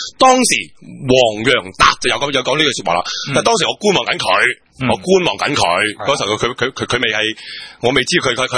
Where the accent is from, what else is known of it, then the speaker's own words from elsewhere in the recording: Hong Kong; 我就话你听，我哋香港人唔妥你咁样噶嘛